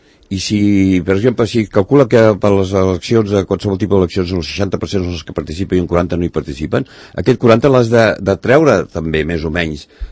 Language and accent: Catalan; Catalonia, Spain; per poder exercir els meus drets com a català.